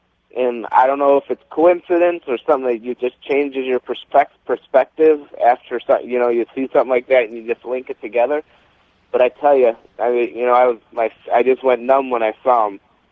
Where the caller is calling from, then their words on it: Marco Island, Florida, United States; I'm in Marco Island, Florida.